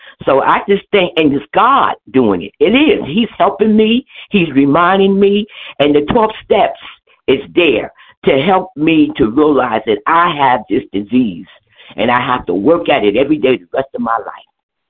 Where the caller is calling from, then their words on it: New Jersey, United States; New Jersey. I'm in New Jersey, Warren County. Yes.